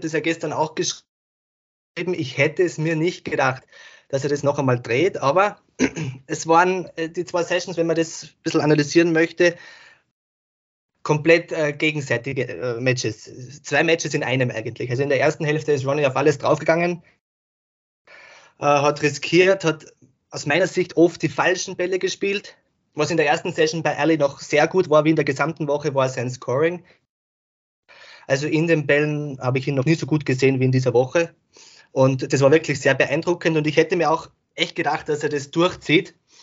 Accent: Austria; Ich komme aus Österreich.

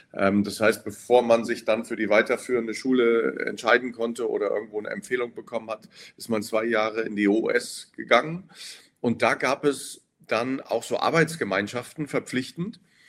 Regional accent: Osterode am Harz, Lower Saxony, Germany; Dann bin ich sogar mal kurz mit 13 in einen Schachverein eingetreten, in Osterode am Harz, in meiner Heimat.

